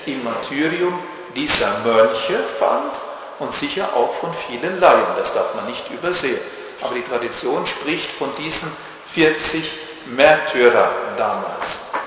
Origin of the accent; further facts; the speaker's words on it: Rhineland-Palatinate, Germany; Meine Heimat war schon also im Römischen Reich christlich geworden. Ich bin ja nicht so weit von Trier weg.